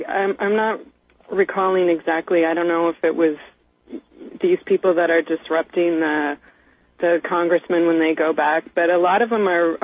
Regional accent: Minnesota, United States; also born or lived in Los Angeles / Miami; Yeah, but I'm from Minnesota.

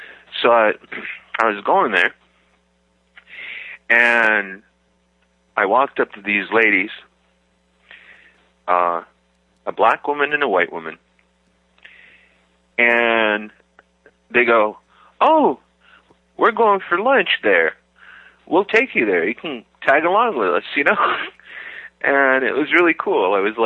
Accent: Wisconsin, United States; No, ma'am, I'm from Wisconsin. I'm not used to this.

